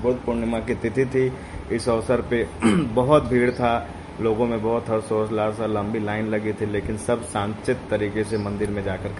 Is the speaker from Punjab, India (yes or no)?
no; Gorakhpur, Uttar Pradesh, India; और मैं गोरखपुर का रहने वाला हूँ।